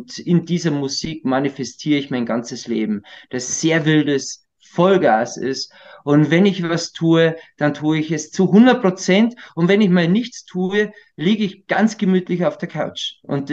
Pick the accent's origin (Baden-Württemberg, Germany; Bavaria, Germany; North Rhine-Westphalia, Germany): Bavaria, Germany; Palling; so sind wir wohlbehütet in Palling aufgewachsen und die Sehnsucht der Berge war permanent in uns